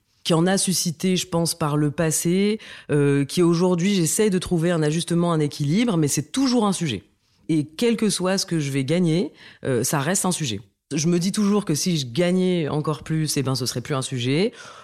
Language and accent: French; northern France, France; Alors, donc moi, j'ai grandi dans le nord de la France. Je suis née là-bas. Mes parents sont arrivés, donc ils sont tous les deux marocains.